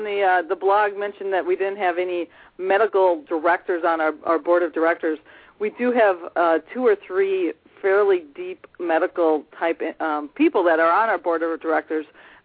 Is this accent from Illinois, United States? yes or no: no; Wisconsin, United States; Grew up in Wisconsin, been to Minnesota about half my life, though.